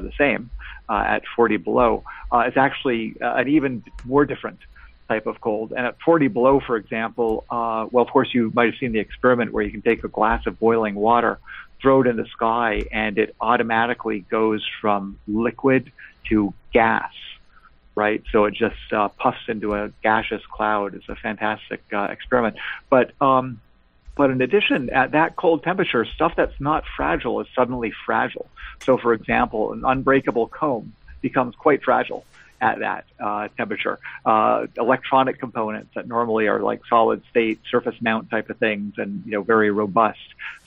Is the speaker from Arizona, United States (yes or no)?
no; Port Washington, New York, United States; also born or lived in Montreal, Canada; I was born in Montreal and was there until I was about eight, and then moved with my family from Montreal when I was just 8 years old, from Montreal to Port Washington on Long Island, and was there until I went off to college after high school.